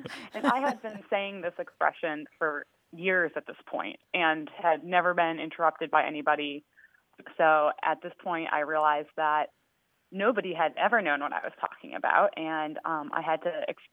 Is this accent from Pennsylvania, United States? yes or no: no; Massachusetts, United States; So, I mean, I grew up in Massachusetts. My entire family still lives there.